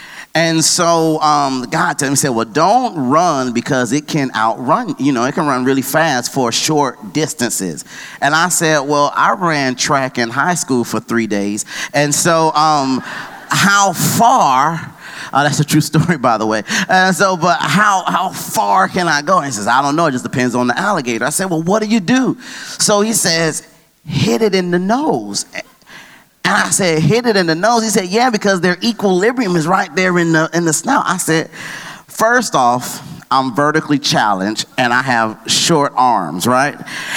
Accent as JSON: {"language": "English", "town": "Buffalo", "region": "New York", "country": "United States", "also_born_or_lived": "Atlanta", "moved": "yes", "said": "I am originally from Buffalo, New York. I moved from Buffalo, New York down to Atlanta."}